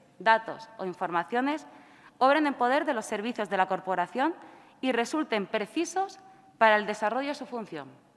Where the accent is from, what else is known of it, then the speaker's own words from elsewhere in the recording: Spain; Nuestra Carta Magna debe ser nuestra hoja de ruta como españoles y máxime como concejales